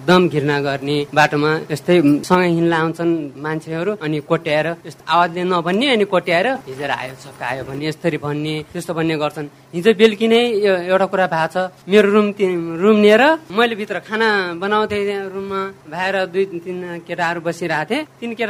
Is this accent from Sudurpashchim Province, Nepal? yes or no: no; Dang, Lumbini Province, Nepal; now in Surkhet, Nepal; म पनि मेरो घर दाङ हो म यहाँ सुर्खेतमा सामुदायिक कार्यकर्तामा काम गर्छु